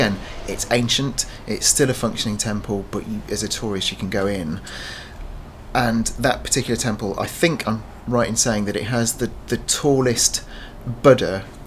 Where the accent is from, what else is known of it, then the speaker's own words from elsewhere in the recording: Horsley Woodhouse, East Midlands, United Kingdom; moved away as an adult; now in London, United Kingdom; I grew up in Derbyshire.